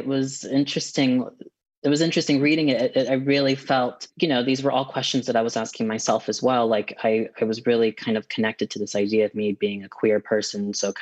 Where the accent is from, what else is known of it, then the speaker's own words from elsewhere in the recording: United States; and I'm American, but my husband is from the UK.